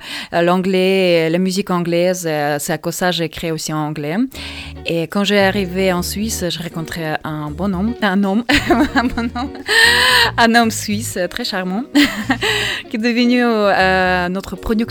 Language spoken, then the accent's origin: French; Solnechny, Khabarovsk Krai, Russia; born there; French is a second language; moved away; Alors oui, je suis née en Russie, à l'est de la Russie, tout près au Japon. Une petite ville s'appelle Ensoleillée, à côté d'une rivière Amour.